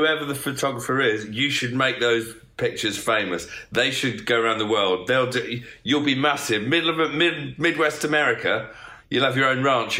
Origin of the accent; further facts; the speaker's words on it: England, United Kingdom; When you start commentating, especially as an Englishman to come to India, you don't know anyone.